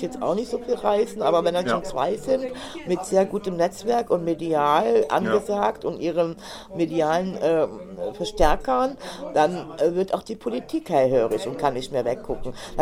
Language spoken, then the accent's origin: German; Cologne, North Rhine-Westphalia, Germany; Also für mich nicht als Kölner.